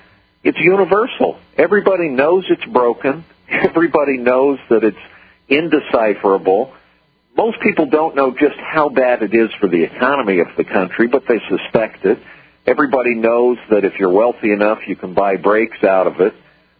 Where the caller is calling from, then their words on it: Houston, Texas, United States; I'm calling in from Houston, Texas.